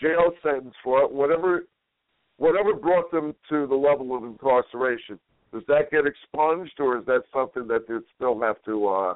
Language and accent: English; New York, United States; And growing up in New York, I mean, the schools that I attended, basically, they were not military schools